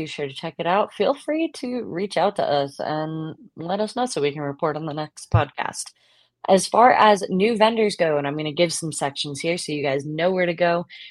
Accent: the Carolinas, United States; That's my kind of food growing up in the Carolinas.

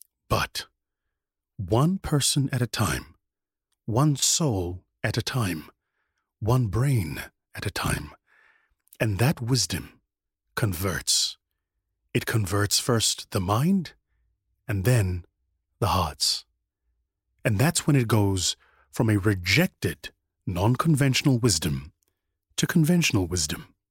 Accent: South Africa; where my home country, South Africa, is at the moment

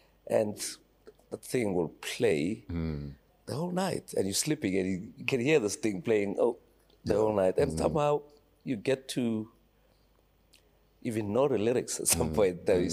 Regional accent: Mabopane, Gauteng, South Africa; also born or lived in Atteridgeville; Atteridgeville, but raised in Mabopane, also Pretoria. My childhood mostly is from Mabopane, even though I was born in Atteridgeville.

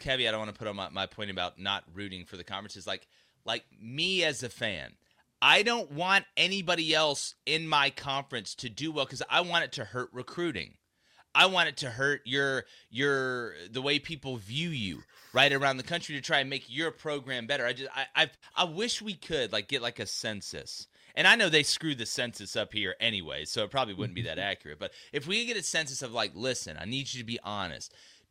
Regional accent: Auburn, Alabama, United States; I was born and raised in Auburn, Alabama

